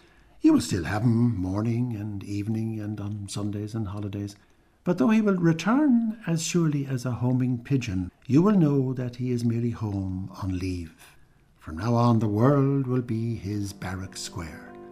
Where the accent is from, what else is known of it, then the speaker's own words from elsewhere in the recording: Birr, Offaly, Ireland; And when I was growing up in Burr, I remember at Christmas time, it was always a surefire hit.